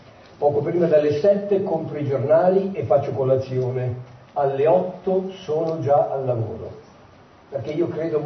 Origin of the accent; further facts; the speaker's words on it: Rome, Lazio, Italy; Io sono romano, amo la mia città